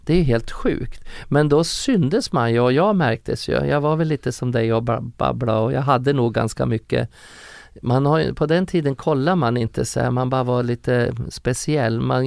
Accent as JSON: {"language": "Swedish", "town": "Furuvik", "region": "Gävleborg County", "country": "Sweden", "tie": "born or raised there", "said": "jag kommer ju från Furuvik, söder om Gävle. Jag växte upp utanför djurparken i Furuvik där."}